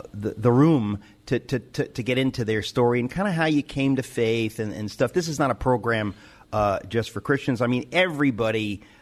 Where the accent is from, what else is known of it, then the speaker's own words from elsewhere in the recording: New York, United States; That's actually kind of funny, because I grew up in New York, right?